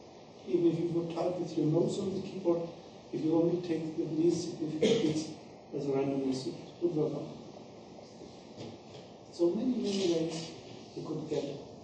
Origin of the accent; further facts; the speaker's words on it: Germany; if the BND, Bundesnachrichtendienst in Germany, here can use an example of my home country